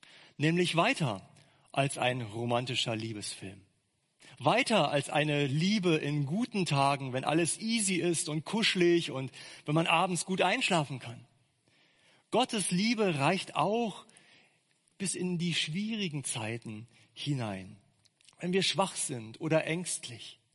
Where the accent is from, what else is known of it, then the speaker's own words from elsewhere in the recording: Berlin, Germany; accent: Berlinerisch; so würde man auf Berlinerisch sagen, im Zungenschlag meiner Heimatstadt.